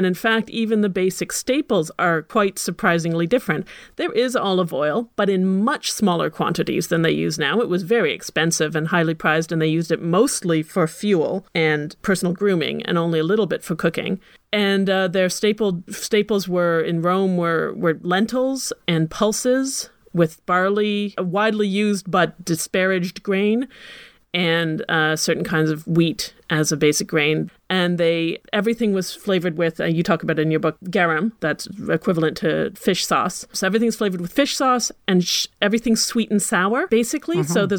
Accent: Ottawa, Ontario, Canada; I grew up at the same time in Ottawa

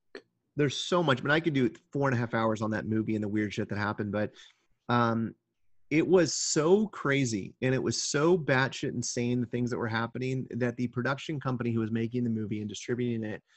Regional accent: Kansas, United States; And so growing up in Kansas, there were always legends and rumors of, oh, that's a satanic temple

